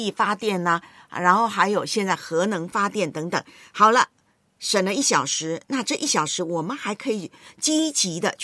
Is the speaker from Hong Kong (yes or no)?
no; Taiwan; 你知道我的老家台湾最近几次都是大停电。